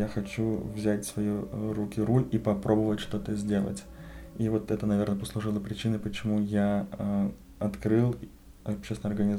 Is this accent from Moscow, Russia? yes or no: no; Yoshkar-Ola, Mari El, Russia; И возвращаясь в родной город, я всегда думал, Ишкар-Ола на уровне других российских городов выглядит достаточно неплохо.